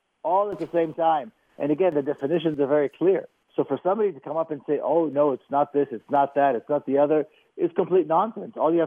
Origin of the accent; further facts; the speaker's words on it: Jerusalem, Jerusalem District, Israel; moved away; I was born and raised in Jerusalem. I can come and go as I please. I've been gone for 20 years. You know, I go back. I'm a citizen.